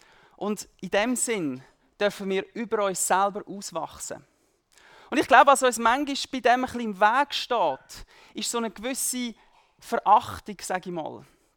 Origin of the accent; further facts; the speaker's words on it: Switzerland; also born or lived in East Africa; Ich bin in Ostafrika geboren und aufgewachsen, die ersten 9 Jahre von meinem Leben. Dann sind wir zurückgekommen in die Schweiz. Ich war auch noch Pastorensohn